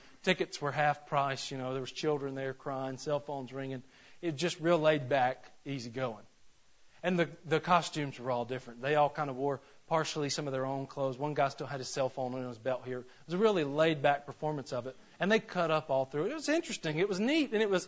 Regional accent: Georgia, United States; And I grew up in Northeast Georgia, and in Northeast Georgia we had the Tallulah Gorge.

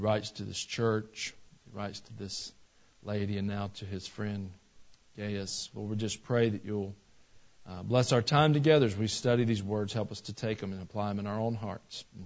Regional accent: Georgia, United States; I'm from Georgia. I'm a Georgia Bulldog football fan, and we have a coach down there, and he is well-beloved.

